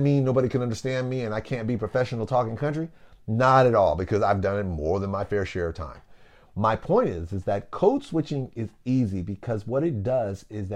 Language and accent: English; the South, United States; I'm from the South. I'm a country boy.